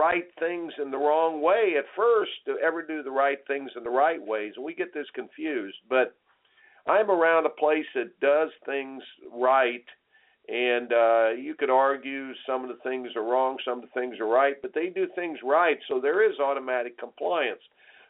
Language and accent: English; Indiana, United States; For me, growing up in Indiana and basketball country